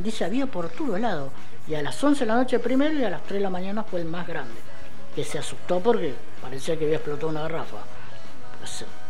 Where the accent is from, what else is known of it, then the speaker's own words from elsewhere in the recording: Los Toldos, Buenos Aires Province, Argentina; Digo, soy de Los Toldos. ¿Y dónde es Los Toldos? Bueno, les tengo que explicar. De Junín, 50 kilómetros.